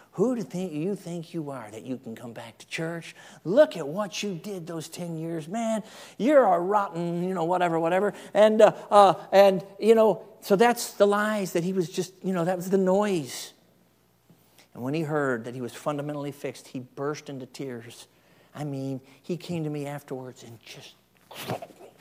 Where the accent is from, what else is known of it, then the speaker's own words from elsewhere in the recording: Chicago, Illinois, United States; I mean, I grew up in Chicago, we had bumblebees.